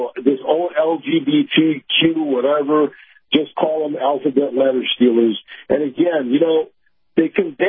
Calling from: Tampa, Florida, United States; from Tampa.

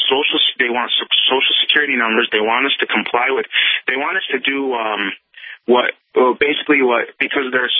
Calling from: Chicago, Illinois, United States; I'm from Chicago. As you know, that this is the mafia capital.

